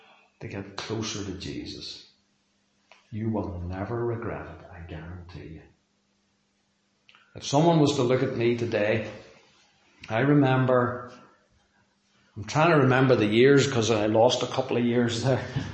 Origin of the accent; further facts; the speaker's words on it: Portadown, Northern Ireland, United Kingdom; They took pity on me and let me do the two interviews because I came from Portadown.